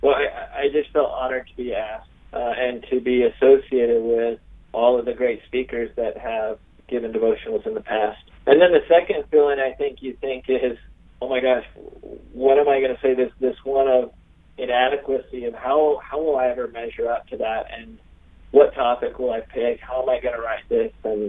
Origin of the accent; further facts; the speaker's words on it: Quincy, California, United States; So originally I grew up in a small logging community in Northern California named Quincy.